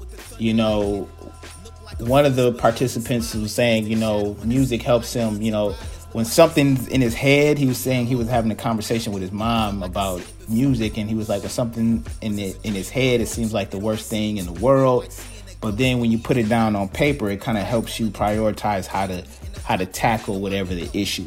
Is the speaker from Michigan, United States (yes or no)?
yes; Ann Arbor, Michigan, United States; now in Ypsilanti, United States; I grew up in Ann Arbor. I've lived in Ypsilanti for most of my adult life now, you know, close to 15 years.